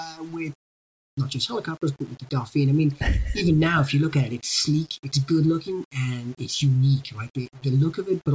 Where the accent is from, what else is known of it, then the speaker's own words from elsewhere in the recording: Ireland; now in United States; I grew up in Ireland